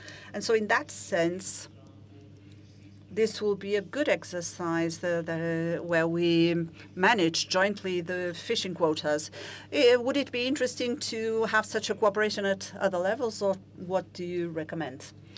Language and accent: English; Azores, Portugal; I come from the Azores, and we have had that experience.